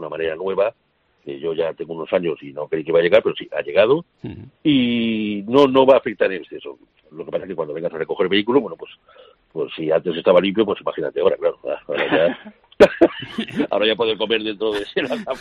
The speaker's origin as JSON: {"language": "Spanish", "country": "Spain", "said": "pero bueno, somos españoles, aquí las hemos visto de todos los colores"}